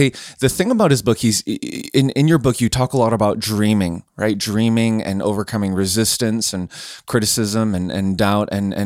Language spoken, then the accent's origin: English; Canada; because I'm Canadian, I immediately go to the French Canadian pronunciation of any last names like this.